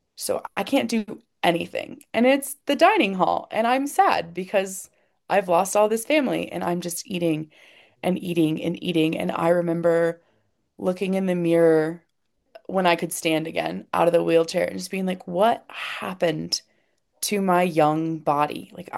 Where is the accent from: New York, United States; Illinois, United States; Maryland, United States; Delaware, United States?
Illinois, United States; Chicago; moved away as an adult; now in Colorado, United States; I moved 1,000 miles from home. Like I said, I'm from Chicago, but I now live in Colorado.